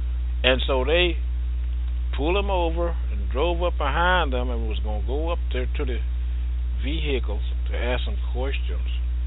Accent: United States; I'm an American. I wave the flag and I'm white.

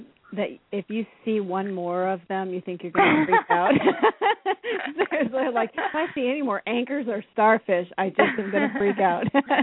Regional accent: Minnesota, United States; also born or lived in Iowa; I'm from Minnesota. And mm-hmm. Iowa, and so I grew up nowhere near any coasts or anything like that.

